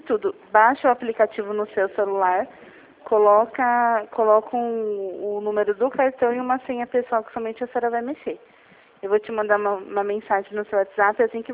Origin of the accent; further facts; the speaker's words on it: Jundiaí, São Paulo, Brazil; eu sou aqui de Jundiaí.